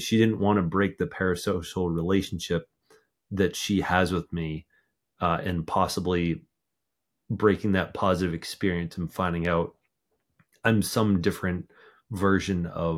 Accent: Texas, United States; And I was in Austin, Texas. So I was like, all right, I can get recognized in my home state.

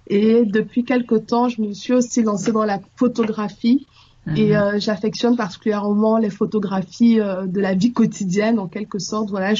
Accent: Cameroon; now in Geneva, Switzerland; Je suis camerounaise, je viens du Cameroun et je suis ici à Genève depuis 2011.

